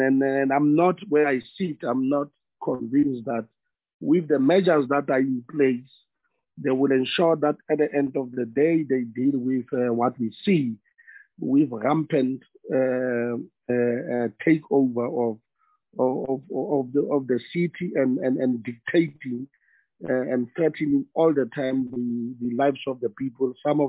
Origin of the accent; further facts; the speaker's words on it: North West, South Africa; I'm from the Northwest. In the Northwest, I'm in Klerksdorp in Matosana